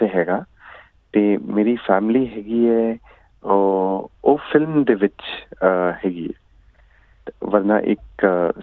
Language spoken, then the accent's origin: Punjabi; Punjab, India; born or raised there